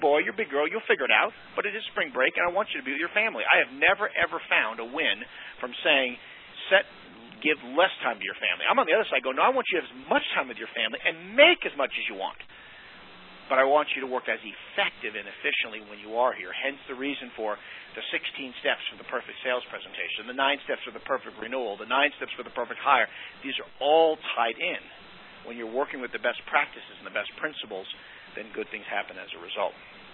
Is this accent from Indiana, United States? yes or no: no; Utah, United States; This is for a participant in Utah, my home state.